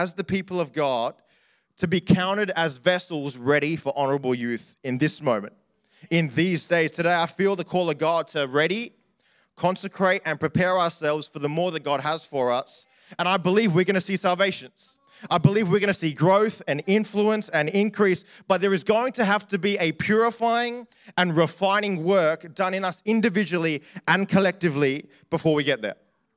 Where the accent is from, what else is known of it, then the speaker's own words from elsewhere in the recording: Sydney, New South Wales, Australia; now in Perth, Australia; we're from Sydney, and Sydney has, we're Sri Lankan by descent.